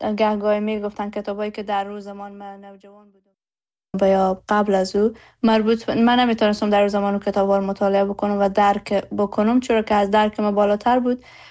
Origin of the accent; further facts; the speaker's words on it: Herat, Afghanistan; زادگاه من هرات هست، و هرات جاییست که در هر کجای جهان که باشم فرق نمیکنه